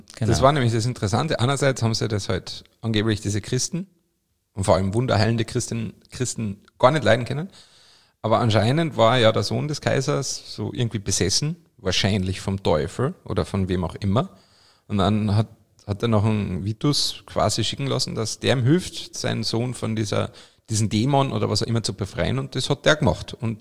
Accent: Carinthia, Austria; in meiner Heimat Kärnten gibt es ein Sankt Veit

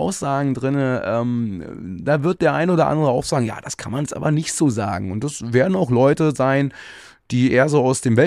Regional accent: Berlin, Germany; ich bin im Osten von Berlin groß geworden

